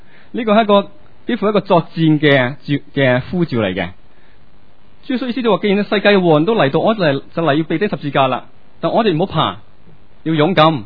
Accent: Hong Kong; 我哋香港人有冇咩代表嘅树噶？

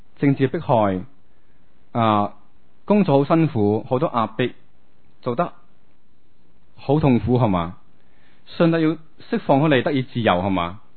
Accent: China; 正如我哋中国人嗰个嘅农历新年啊，系好紧要嘅

